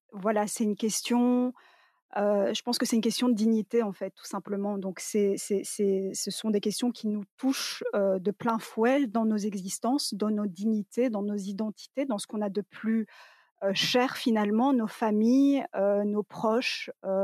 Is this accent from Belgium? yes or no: yes; Brussels, Belgium; born there; je suis également bruxelloise de naissance